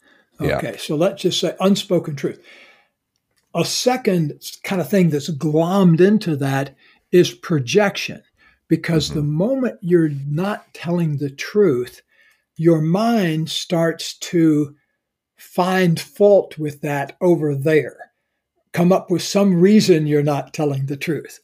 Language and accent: English; Deep South, United States; Like I grew up in the Deep South, and the culture I was in, where you're supposed to be very polite about your feelings.